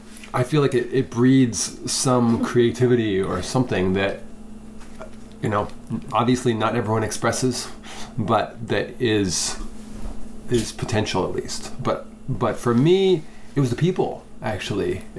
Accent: Pennsylvania, United States; born there; also born or lived in Heath; Like, I grew up in a big family, but I was born outside of Philly in a little cottage in the woods.

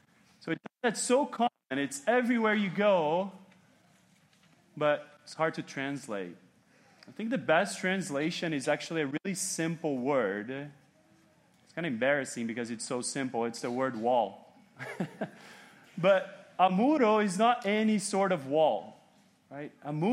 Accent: Brazil; When I was growing up in Brazil, there was something that when you would drive around, you would see it all the time.

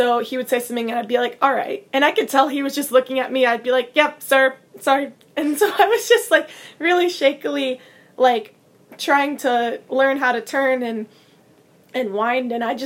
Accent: Minnesota, United States; I had a lot of anxiety because I'm from Minnesota. I was moving across the country

